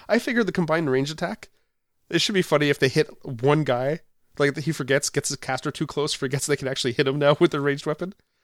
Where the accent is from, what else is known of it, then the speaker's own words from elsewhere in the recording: Canada; I came from Canada.